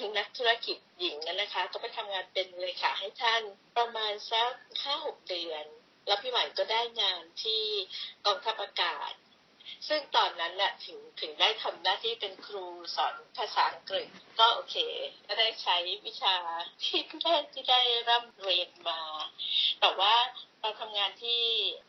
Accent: Bangkok, Thailand; also born or lived in Chachoengsao; เนี่ยเกิดที่จังหวัดฉะเชิงเทราตั้งแต่เล็กๆเลยคุณพ่อคุณแม่ก็ย้ายครอบครัวทั้งหมดมาอยู่ที่กรุงเทพ

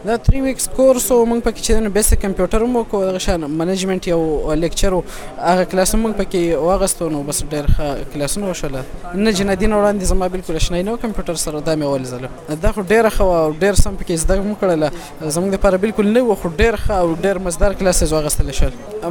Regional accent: Shamozai, Khyber Pakhtunkhwa, Pakistan; زه د سوات شموزو اوسیدونکی یم

